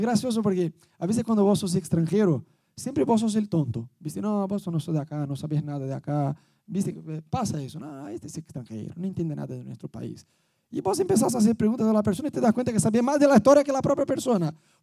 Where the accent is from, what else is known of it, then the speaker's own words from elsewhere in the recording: Brazil; Spanish is a second language; moved away; nosotros vivíamos en Brasil, ya sé que los que nos visitan no se dieron cuenta que yo soy brasileño porque hablo español bastante bien. Yo vivía en Brasil